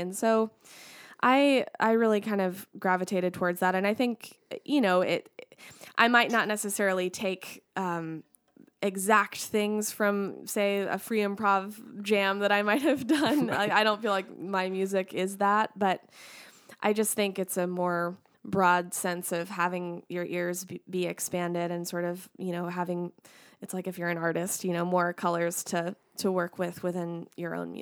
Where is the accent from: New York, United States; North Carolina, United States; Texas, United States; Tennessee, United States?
Texas, United States; Wimberley; going to a Friday night bluegrass jam every Friday night in my hometown of Wimberley, Texas.